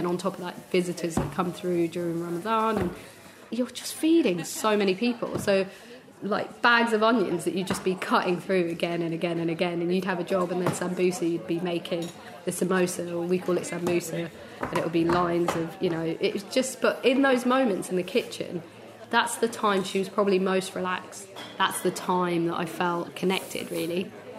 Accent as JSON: {"language": "English", "region": "London", "country": "United Kingdom", "tie": "born or raised there", "lives_now": "Bristol, United Kingdom", "said": "I grew up in London and my family are still there, and I miss Somali food essentially when I moved to Bristol"}